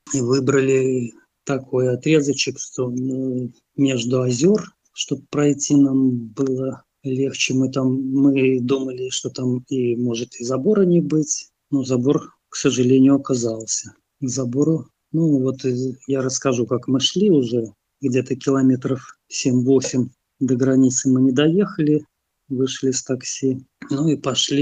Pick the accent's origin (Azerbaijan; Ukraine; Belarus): Belarus; Мы сказали, что мы белорусы.